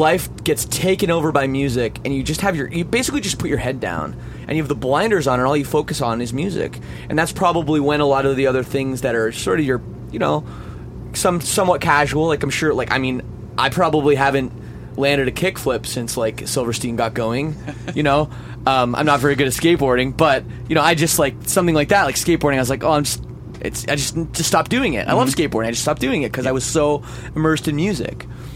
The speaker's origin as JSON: {"language": "English", "town": "Toronto", "region": "Ontario", "country": "Canada", "said": "I'm from Toronto"}